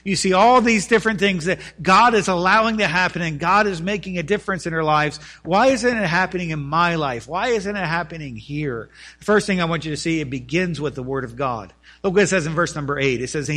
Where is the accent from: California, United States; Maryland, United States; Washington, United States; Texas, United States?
Maryland, United States; Elkton; When I grew up in Elkton, Maryland, Elkton is here.